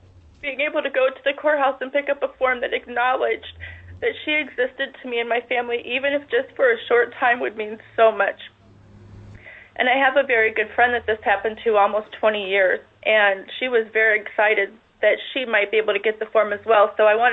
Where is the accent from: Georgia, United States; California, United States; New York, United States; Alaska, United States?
Alaska, United States; Kenai; I'm from Kenai.